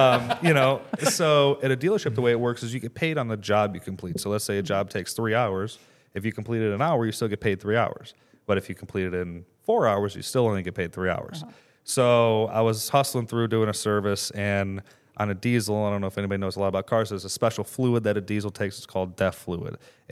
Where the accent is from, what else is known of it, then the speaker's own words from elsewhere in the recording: Cleveland, Ohio, United States; Yeah, so where I was from in Ohio, I was from Cleveland area, but I was on the outskirts, a pretty rural area.